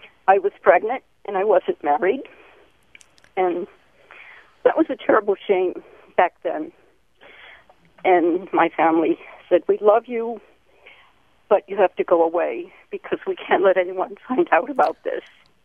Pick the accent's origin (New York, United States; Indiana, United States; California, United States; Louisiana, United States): Louisiana, United States; because I grew up in Louisiana.